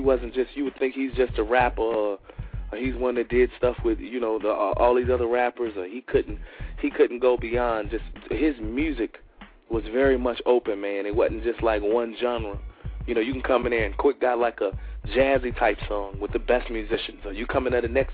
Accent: Chicago, Illinois, United States; like I said, I'm from Chicago

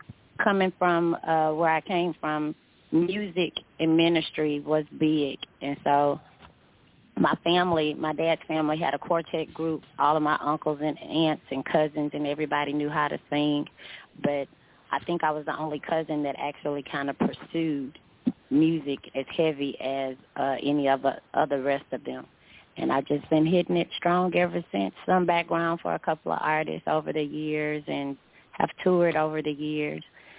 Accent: Missouri City, Texas, United States; I was born and raised right here in Missouri City, actually. I was born and raised in Missouri City, Texas, and I actually still live in Missouri City.

